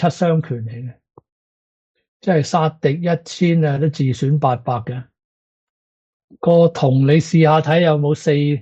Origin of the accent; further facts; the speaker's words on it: China; 我哋中国人咧，正月好少买鞋嘅。